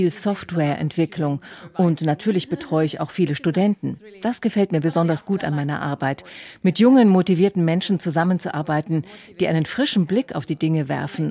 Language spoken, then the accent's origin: German; Aosta Valley, Italy; now in Munich, Germany; Ich komme aus den Bergen, aus dem Aostatal. Und mir ist es wichtig, weiterhin nah bei den Bergen zu sein.